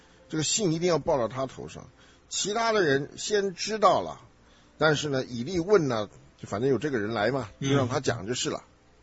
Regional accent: Henan, China; 这是一个中国人很大的毛病，尤其咱们河南人很大的毛病

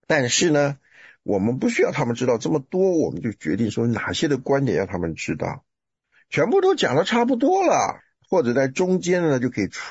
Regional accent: Taiwan; 我来的那个地方，像我们从台湾来那个迷信，那个鬼魔的事情可多了，太多了。就我那时候带我太太回台湾

